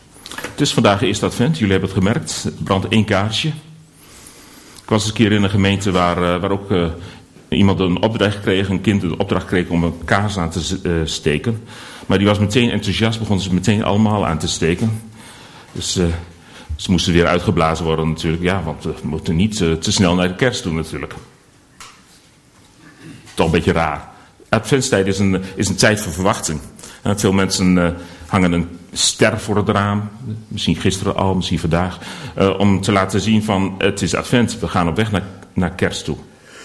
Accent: Delfzijl, Groningen, Netherlands; now in Veendam, Netherlands; En ik ben geboren in Groningen, groot geworden in Delfzijl en woon tegenwoordig in Veendam. Ik ben gedoopt in Delfzijl, dat is inmiddels 45 jaar geleden. 46 bijna.

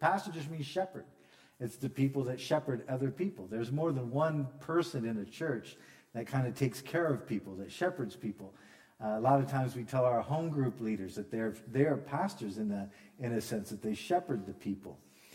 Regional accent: Washington, United States; Like, I come from the United States, but the southeastern United States, like, say, Florida and Georgia, are vastly different in their culture than the Northwest, where I'm from, which is Washington State, Idaho, and Oregon, and up in there.

